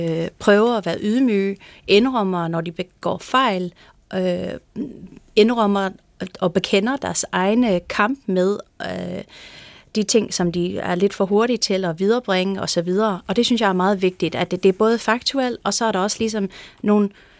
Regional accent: California, United States; Danish is a second language; now in Denmark; i Californien, der hvor jeg kommer fra, i high school

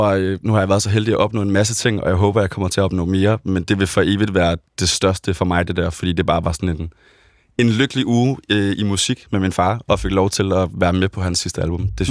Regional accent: Odense, Region of Southern Denmark, Denmark; mødtes vi derhjemme i Odense, i mit barndomshjem

